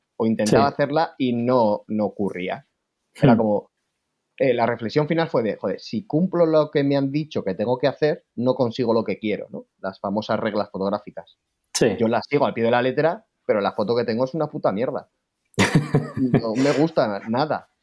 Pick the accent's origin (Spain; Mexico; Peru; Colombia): Spain; Pamplona, Navarre; Pues soy un fotógrafo de Pamplona